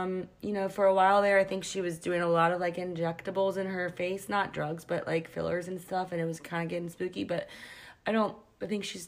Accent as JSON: {"language": "English", "region": "the South", "country": "United States", "accent": "Southern", "said": "I'm from the South, so I was constantly being making fun of for talking slow and having a Southern accent, but which I didn't even think I had at the time"}